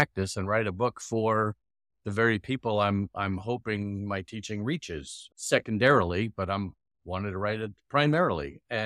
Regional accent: New York, United States; also born or lived in Philadelphia; I'm originally from New York, grew up in suburbs of New York City. I grew up in a Jewish home, but came to faith in Jesus as a sophomore in college at Temple University in Philadelphia.

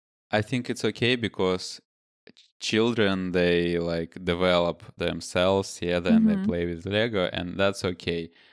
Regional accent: Russia; English is a second language; I'm from Russia, sorry.

